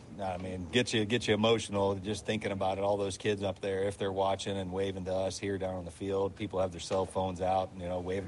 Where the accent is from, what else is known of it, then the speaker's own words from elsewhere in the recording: Sarasota, Florida, United States; I had met him that offseason when he was training in Sarasota, my hometown.